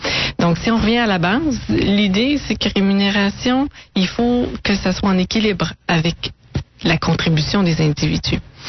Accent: Canada; qui est très présente chez nous au Canada, en Amérique

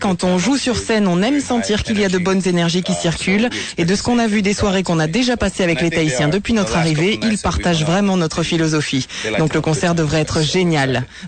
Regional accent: Samoa; je suis originaire des Samoa

